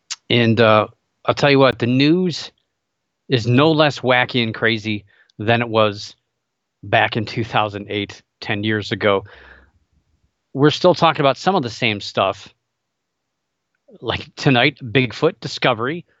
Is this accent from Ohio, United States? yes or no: yes; Ohio, United States; I'm from the Northeast Ohio area up here, pretty close to the rock and roll capital, well, I guess, of the United States.